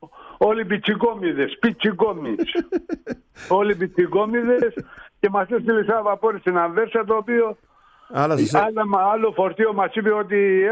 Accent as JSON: {"language": "Greek", "town": "Kasos", "region": "South Aegean", "country": "Greece", "said": "Του λέω: «Από το νήσο Κάσο, ηρωική νήσο Κάσο»."}